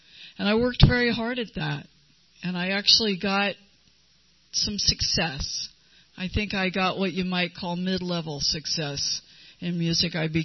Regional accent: San Diego, California, United States; I grew up here in San Diego. I graduated from Hilltop High School in Chula Vista.

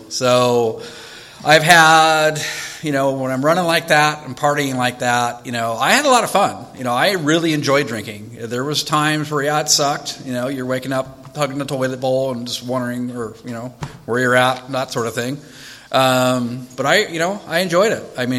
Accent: California, United States; I was actually raised in this area. I grew up here in Dolly Gardens until junior high. So, raised in the 80s.

